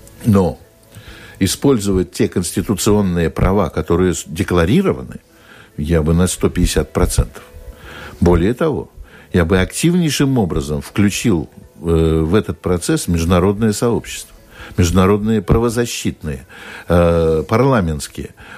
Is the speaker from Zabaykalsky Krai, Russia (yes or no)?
no; Saint Petersburg, Russia; я из Петербурга родом